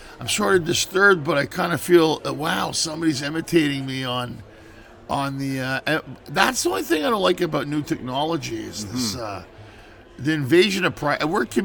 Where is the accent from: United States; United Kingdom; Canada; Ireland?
Canada; Ottawa, Ontario; also born or lived in Montreal; Ottawa really is home. I mean, I'm born in Montreal, and my family's here, so I have a very direct connection to Montreal, but really I grew up in Ottawa.